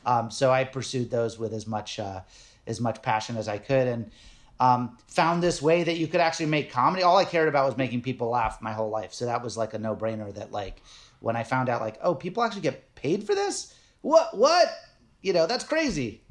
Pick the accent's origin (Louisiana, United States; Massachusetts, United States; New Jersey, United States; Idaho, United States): Massachusetts, United States; Nantucket; And it was like, when I grew up in Nantucket, this actually ties into exactly what we're talking about. I grew up on Nantucket Island.